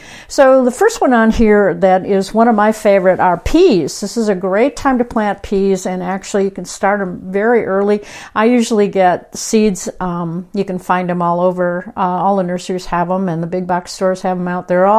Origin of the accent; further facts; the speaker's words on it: Midwest, United States; now in Southern California, United States; even though I grew up in the Midwest, as people that have heard my show before know, I always talk about that.